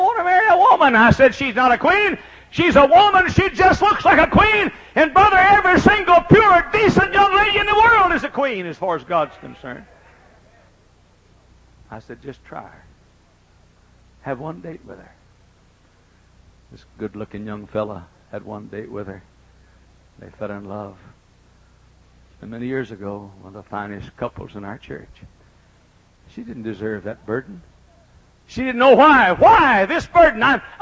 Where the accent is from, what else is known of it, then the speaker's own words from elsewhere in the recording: Dallas, Texas, United States; I grew up in Dallas, Texas.